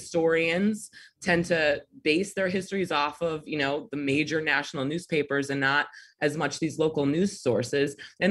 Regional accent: Michigan, United States; States like Illinois, states like my home state of Michigan, experienced frequent rebellion in both major cities, but in smaller communities as well.

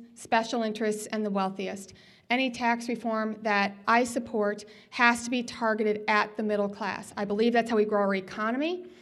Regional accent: Illinois, United States; I am born and raised in Sangamon County. 150 years my family has been there.

